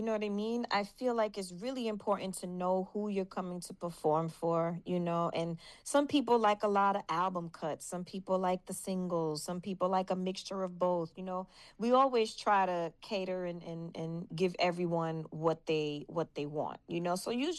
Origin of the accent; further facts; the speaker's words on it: United States; just being an American artist and coming over there and touching the people.